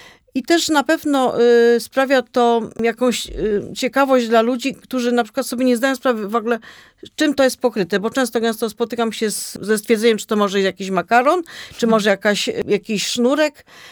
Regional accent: Tułowice, Opole Voivodeship, Poland; Więc ja pochodzę z Tułowic i po prostu tam są takie tereny znane dla mnie jeszcze

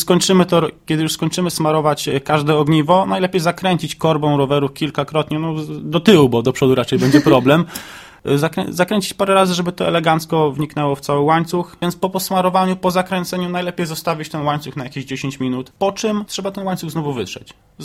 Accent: Jelenia Góra, Lower Silesian Voivodeship, Poland; Ponieważ pochodzę z Jeleniej Góry, jest to teren górzysty

